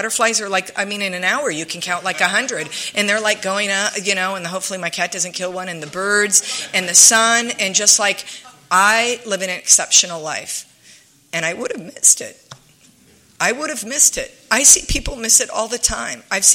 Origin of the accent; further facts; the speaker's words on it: San Diego, California, United States; born there; So I was born in San Diego.